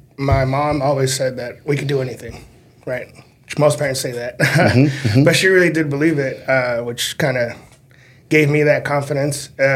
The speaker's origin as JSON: {"language": "English", "town": "Omaha", "region": "Nebraska", "country": "United States", "tie": "born or raised there", "said": "Grew up in South Omaha. Went to Spring Lake, Norris, South High. You know, the usual if you grew up in South Omaha."}